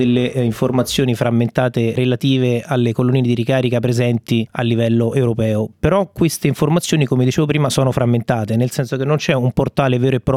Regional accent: Rome, Lazio, Italy; io sono di Roma

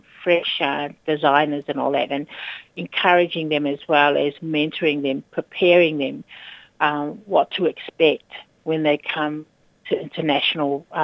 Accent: New Zealand; also born or lived in Samoa / Japan; now in Sydney, Australia; Yeah, so I'm mainly from, born and bred in New Zealand, lived over in Samoa 5 years, and then another off and on 3 years in Japan, and then moved out here to Sydney, Australia. So I've been here for about 37 years.

